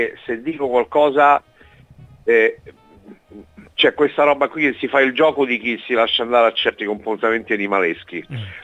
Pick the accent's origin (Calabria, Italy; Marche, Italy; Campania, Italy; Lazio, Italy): Calabria, Italy; also born or lived in Northern Italy; essendo io poi meridionale, capito? Sì. Io sono calabrese, per cui cioè, ho vissuto un po' di anni al nord negli anni 70